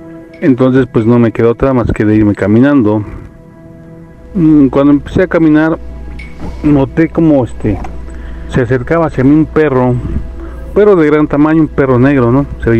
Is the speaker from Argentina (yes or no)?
no; Chimalhuacán, State of Mexico, Mexico; Yo soy originario de Chimalhuacán, Estado de México